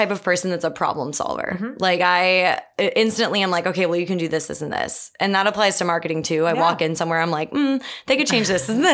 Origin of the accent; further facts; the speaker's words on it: New York, United States; Both of my parents grew up in my hometown south of Buffalo and lived there essentially their whole lives.